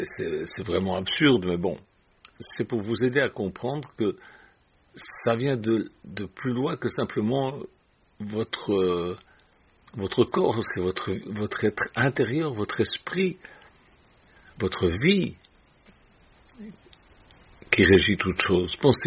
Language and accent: French; Switzerland; quand j'étais petit, vous savez, en Suisse, on a une croyance